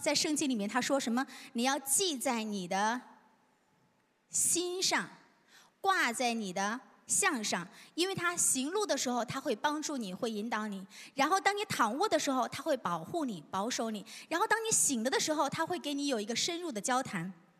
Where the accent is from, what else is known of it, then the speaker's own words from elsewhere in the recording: Northeast China, China; 这是我在去年12月份回去我的家乡东北，因为我是个中国人